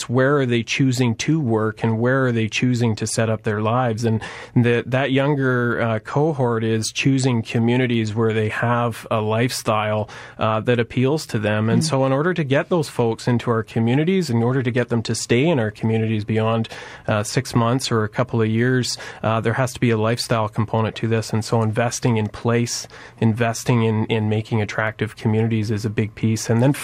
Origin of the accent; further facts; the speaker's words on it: Vancouver, British Columbia, Canada; moved away as an adult; I'm a transplant, so I've been here 6.5 years. I was born and raised in Vancouver. I was a third-generation Vancouverite